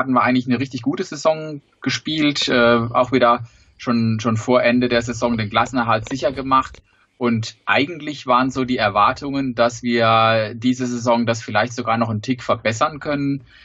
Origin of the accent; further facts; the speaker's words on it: Sandhausen, Baden-Württemberg, Germany; ich komme aus Sandhausen, wohne in Sandhausen.